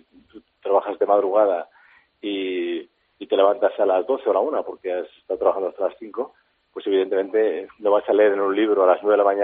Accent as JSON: {"language": "Spanish", "country": "Spain", "said": "A mí me gusta mucho el pan, además como español, pues... No podemos, parece que no podemos estar sin pan."}